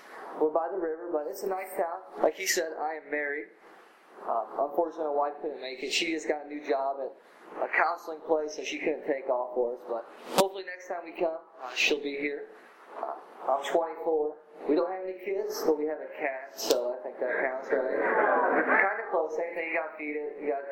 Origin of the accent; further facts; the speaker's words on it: Illinois, United States; now in Rising Sun, United States; I'm not originally from there. I moved there about a year and a half ago. I'm from Illinois by Chicago.